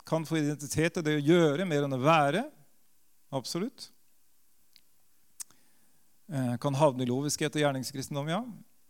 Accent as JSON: {"language": "Norwegian", "town": "Drangedal", "region": "Telemark", "country": "Norway", "tie": "born or raised there", "said": "min barndoms bedehus hjemme I Drangedal."}